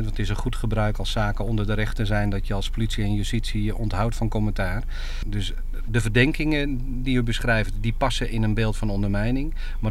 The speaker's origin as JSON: {"language": "Dutch", "country": "Netherlands", "said": "Ik ben hier gekomen als politieman en niet als Hollander."}